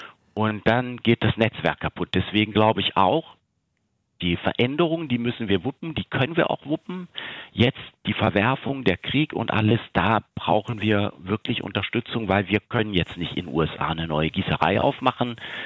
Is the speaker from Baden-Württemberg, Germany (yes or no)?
no; Soltau, Lower Saxony, Germany; Norddeutschland, ich komme ja aus Soltau, das ist zwischen Hamburg und Hannover